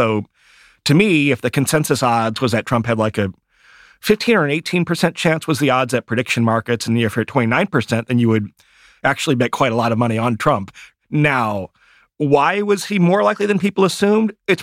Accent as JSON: {"language": "English", "region": "Michigan", "country": "United States", "tie": "born or raised there", "said": "And I grew up in Michigan. People in Michigan are not that different than people from Wisconsin or Ohio"}